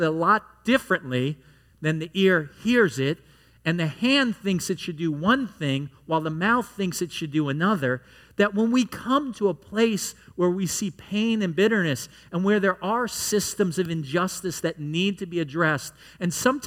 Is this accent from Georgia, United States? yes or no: no; New York, United States; I grew up in New York, so I'm used to a little bit more diversity than is down here.